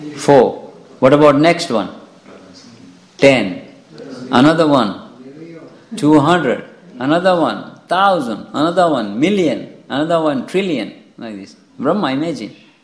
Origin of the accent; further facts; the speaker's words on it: Fiji; now in Slovenia; This is Slovenia, I'm from Fiji, somebody's from America, somebody from Sweden.